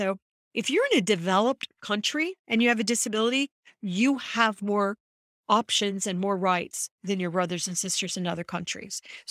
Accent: United States; I understand how you use the word protection because I'm also an American.

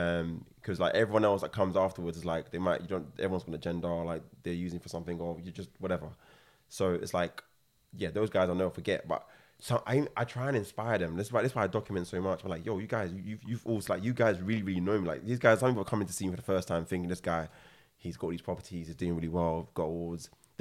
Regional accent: Ghana; I grew up in Africa, in Ghana, and I've seen like true poverty

